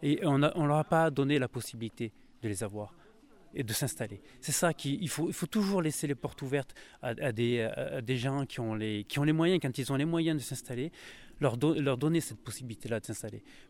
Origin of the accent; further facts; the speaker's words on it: Die, Auvergne-Rhône-Alpes, France; moi je suis un autochtone, je suis né à Die, j'ai grandi ici, j'ai fait mes études un peu à droite à gauche, mais je suis revenu ici.